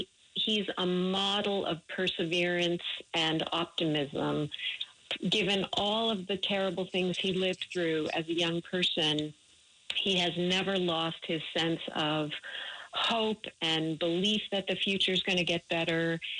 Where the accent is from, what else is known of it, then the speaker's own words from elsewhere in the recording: United States; And so I grew up in the United States, but I was very, very connected to the history of my parents and what had happened to them during World War II.